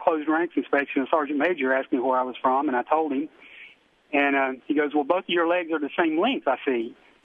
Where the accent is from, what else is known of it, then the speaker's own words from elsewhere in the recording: West Virginia, United States; moved away as an adult; now in Acadia, United States; I was born in West Virginia and joined the Army on my 18th birthday. And I'd never been anywhere outside of the county where I lived until I joined the Army